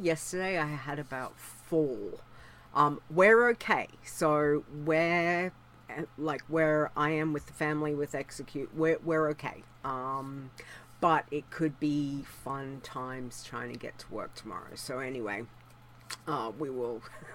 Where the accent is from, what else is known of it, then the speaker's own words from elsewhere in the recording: Australia; Yes, I'm Australian